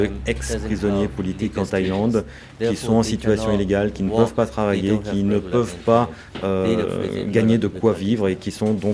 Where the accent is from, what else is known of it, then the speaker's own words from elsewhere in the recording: Yangon, Yangon Region, Myanmar; Moi, je suis originaire de Rangoon, la capitale.